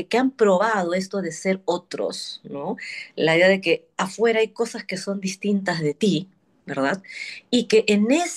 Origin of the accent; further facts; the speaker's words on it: Peru; moved away as an adult; also born or lived in New York, United States; Yo sentía ya una saturación en el Perú, ¿no? Era como, me encanta mi tierra, pero sabes que ya quiero ver otras cosas además, ¿no?